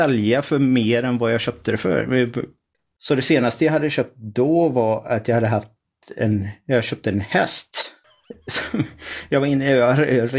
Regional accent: Sweden; Ja, men jag är från Sverige och jag kommer nu. Om 3 veckor så kommer jag att bo i Georgia under ett läsår

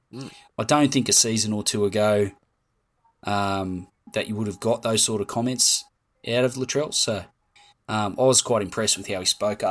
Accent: Penrith, New South Wales, Australia; born there; I was born in Penrith Hospital, Nepean Hospital.

